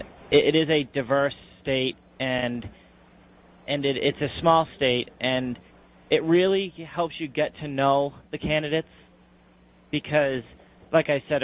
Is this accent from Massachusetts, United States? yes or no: yes; Massachusetts, United States; I'm actually not from New Hampshire. I go to school in New Hampshire. I'm from Massachusetts.